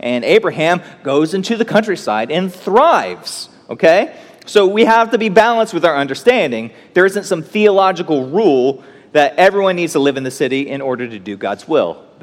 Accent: Oklahoma, United States; Did you know we used to be our own country? Right? Yeah. Yeah. I'm from Oklahoma.

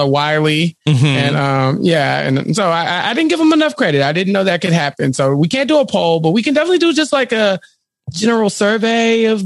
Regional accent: Texas, United States; As a Texan, it'd be a long episode. we're big on chili here.

